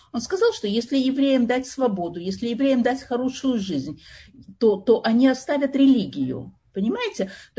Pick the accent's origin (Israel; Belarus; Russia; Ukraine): Israel; Я из Израиля.